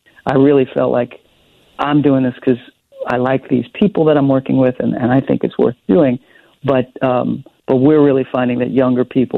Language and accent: English; Oak Park, Illinois, United States; I'm from Oak Park, and so I'm well aware of the improv scene in Chicago.